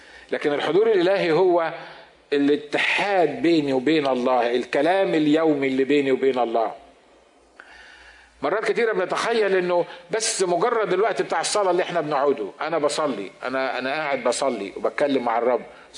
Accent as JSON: {"language": "Arabic", "country": "Egypt", "lives_now": "United States", "said": "إحنا لما بنروح ناكل كمصريين أو كعرب"}